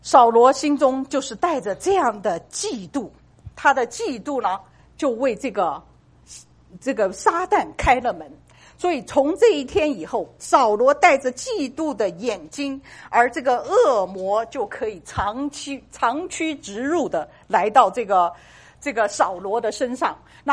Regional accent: Sichuan, China; 我们四川人比较好

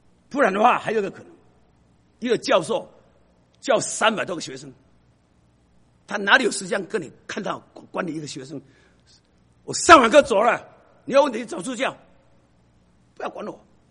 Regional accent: Taiwan; accent: Taiwanese Mandarin; 我讲一个民族，我讲这台湾国语，希望你听懂。我讲的是国语

